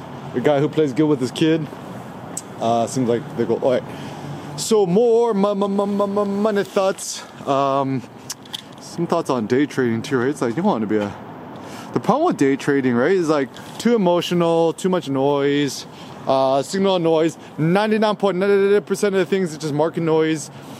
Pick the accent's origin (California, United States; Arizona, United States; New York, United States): New York, United States; my friends growing up in Bayside, Queens, Flushing, bunch of Jewish friends.